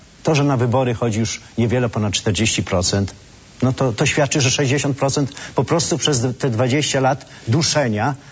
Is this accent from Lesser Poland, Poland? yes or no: no; Podlaskie Voivodeship, Poland; mamy teraz w województwie podlaskim, skąd pochodzę, województwo podlaskie, moja piękna ziemia